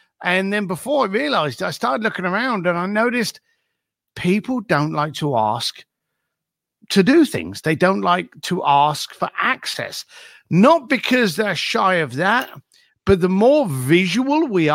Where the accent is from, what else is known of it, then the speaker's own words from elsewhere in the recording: London, United Kingdom; I'm Irish lad from East London, born and raised in a Brick Lane family.